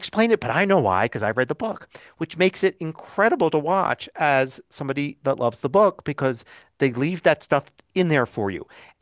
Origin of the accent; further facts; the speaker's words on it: Philadelphia, Pennsylvania, United States; I do remember, since I grew up in Philadelphia, 1976 was a big year